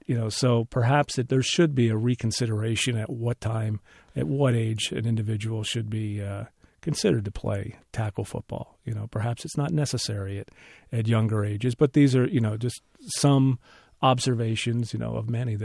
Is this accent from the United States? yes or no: yes; Gaithersburg, Maryland, United States; Tom is from my hometown of Gaithersburg, Maryland. He played football at Gaithersburg High School for my dad, as did myself.